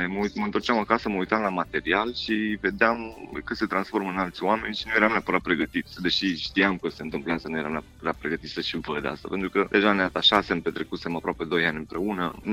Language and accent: Romanian; Bucuș, Bacău County, Romania; now in Bucharest, Romania; Eu sunt din Bucuș, din județul Bacău, dar locuiesc în București acum.